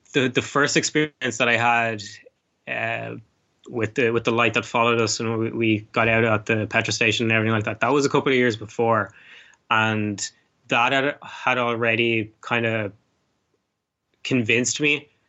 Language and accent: English; Ireland; because I was raised here in Ireland